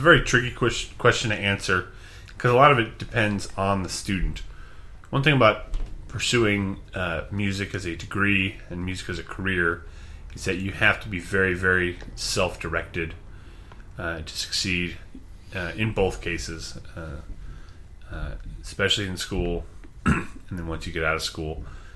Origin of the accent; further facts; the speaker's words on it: Monterey, California, United States; Yes, I'm originally from Monterey, California, which is a beautiful, beautiful location, and I'm very fortunate to grow up there